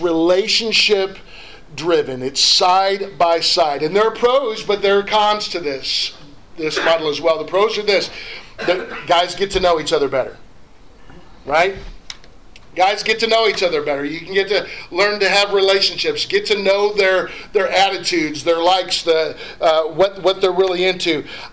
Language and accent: English; Lima, Ohio, United States; I'm from Redneckville. Right, I'm from Lima, Ohio.